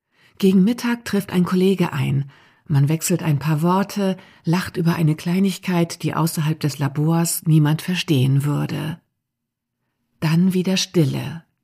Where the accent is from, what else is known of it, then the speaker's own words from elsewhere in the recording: Germany; Aber Karen Wetterhahn bringe ich als Deutsche nicht über meine Lippen.